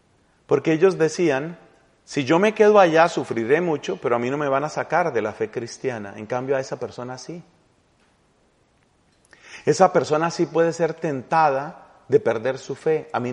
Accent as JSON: {"language": "Spanish", "country": "Colombia", "said": "La primera santa canonizada en mi país, Colombia, se llama Laura Montoya."}